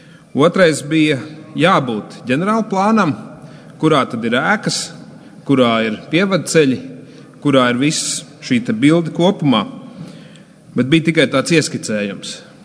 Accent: Valmiera, Valmiera Municipality, Latvia; par cik es no Valmieras puses

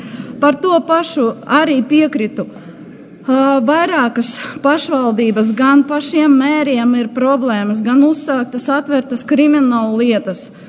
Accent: Rēzekne, Latgale, Latvia; Es esmu no Rēzeknes.

